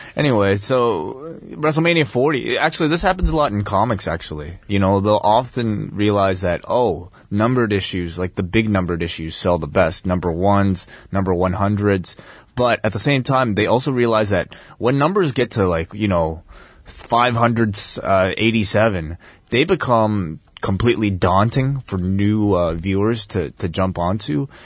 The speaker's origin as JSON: {"language": "English", "country": "Hong Kong", "tie": "born there", "said": "I was born in Hong Kong, man."}